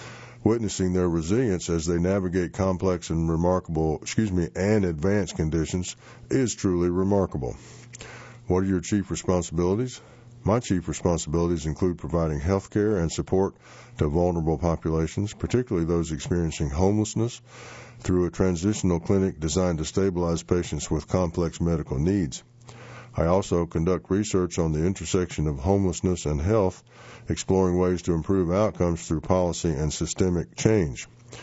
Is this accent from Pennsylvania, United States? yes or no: no; Los Angeles, California, United States; also born or lived in Washington, D.C. / Chicago / Boston; I'm originally from Los Angeles, and after spending years in Washington, D.C., Chicago, and Boston, I would have to say the weather is by far my favorite thing about the Triangle